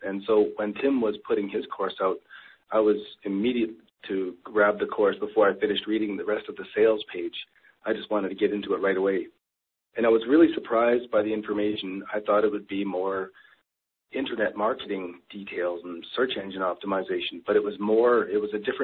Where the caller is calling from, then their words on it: Canada; it's amazing that I'm meeting an Australian through a guy in California from here in Canada.